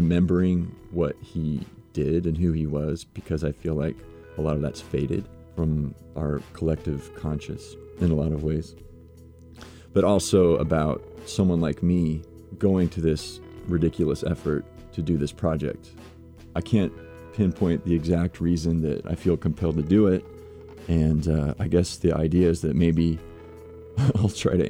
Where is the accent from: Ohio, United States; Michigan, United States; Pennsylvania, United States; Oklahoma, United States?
Oklahoma, United States; I'm a songwriter. A lot of my songwriting is sort of based on my experiences growing up in Oklahoma